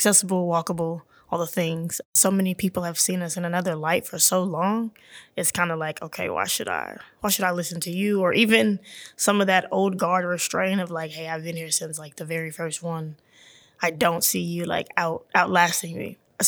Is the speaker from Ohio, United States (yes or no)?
no; Texas, United States; I'm always very transparent that I'm not from South Dallas. I'm from a suburb 20 minutes away.